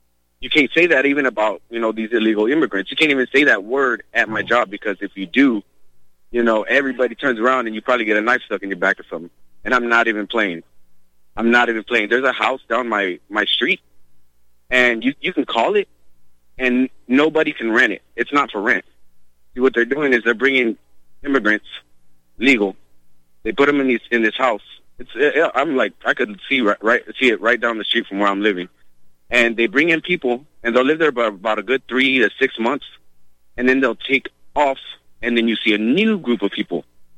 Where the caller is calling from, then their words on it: Texas, United States; I'm from Texas, so I live here in the States.